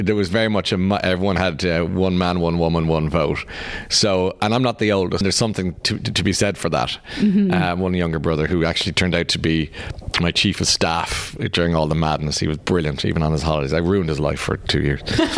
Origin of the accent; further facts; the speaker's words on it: Ireland; And then after 2 years, I was getting homesick. I mean, homesick, 1 hour in the plane. But I am so Irish.